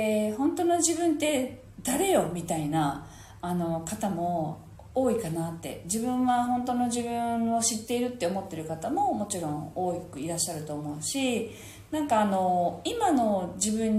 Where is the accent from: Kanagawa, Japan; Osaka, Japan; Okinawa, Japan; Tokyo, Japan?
Okinawa, Japan; 私たちは沖縄県民だから、そういうことを、よく聞いたことがあって